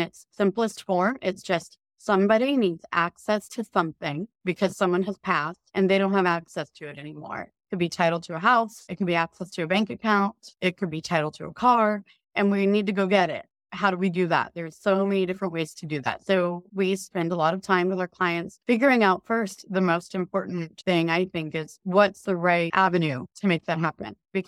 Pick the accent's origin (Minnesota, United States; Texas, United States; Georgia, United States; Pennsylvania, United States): Texas, United States; Houston; also born or lived in Arkansas; So I'm from Arkansas, but I was raised in the Houston area. And as you mentioned, I went to Texas A&M and then I came back home to Houston to go to law school.